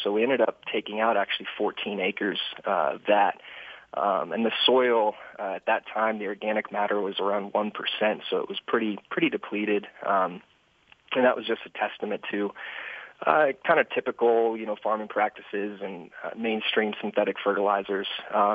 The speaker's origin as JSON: {"language": "English", "region": "Florida", "country": "United States", "tie": "born or raised there", "said": "so I grew up in Florida, and I was a big surfer"}